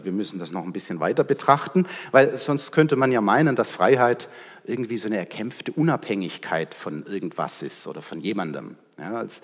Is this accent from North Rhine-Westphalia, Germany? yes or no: no; Ludwigsburg, Baden-Württemberg, Germany; Ich komme aus Ludwigsburg, gerade aus der anderen Seite, auf der anderen Seite von Stuttgart komme ich her, und deshalb bin ich heute auch ein bisschen entspannter, wenn ich zu Ihnen sprechen darf, weil ich mich dann nicht immer so anstrengen muss, Hochdeutsch zu sprechen.